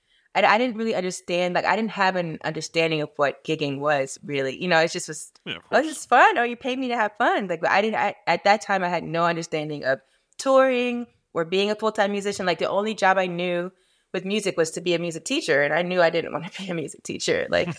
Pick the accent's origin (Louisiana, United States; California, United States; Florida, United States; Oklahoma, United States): Florida, United States; Miami; now in Atlanta, United States; No, I'm from Miami, Florida.